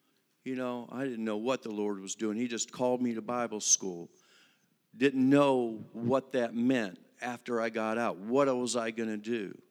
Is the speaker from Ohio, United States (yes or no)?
yes; Ohio, United States; now in Concord, United States; I go to the fire church in Concord, North Carolina. I'm actually from Ohio, born and raised there.